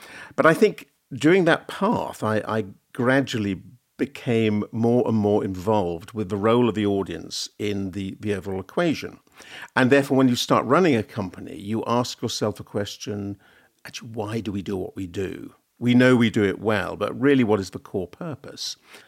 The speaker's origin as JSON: {"language": "English", "region": "England", "country": "United Kingdom", "said": "Yes, I mean, I'm very English with a bit of Scottish and a bit of Irish as well."}